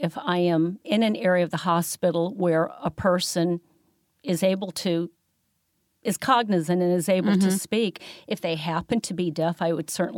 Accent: Cedar Falls, Iowa, United States; I grew up in Cedar Falls, Iowa. My parents were Polish and German immigrants, and they had a very significant World War II history.

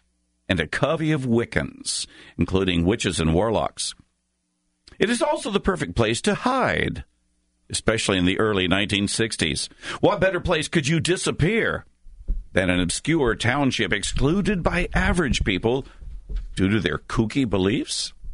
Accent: Florida, United States; Folks, my story is about a legend I'd heard as a young boy growing up in Florida.

